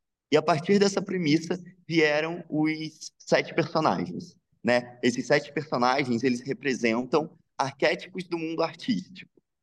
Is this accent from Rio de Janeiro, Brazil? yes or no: yes; Rio de Janeiro, Brazil; moved away as an adult; now in São Paulo, Brazil; porque eu sou do Rio de Janeiro, e aí eu moro em São Paulo, estou há 3 anos e meio